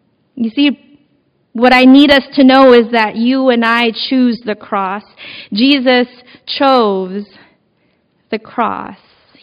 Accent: Philippines; We come from cultures. I come from the Filipino culture that is deeply Catholic.

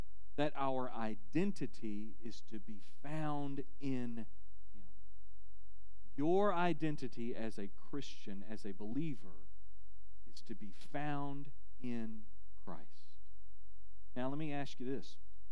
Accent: Panama City, Florida, United States; Look, I'm from Florida. I grew up in Panama City, you know, there at the beach

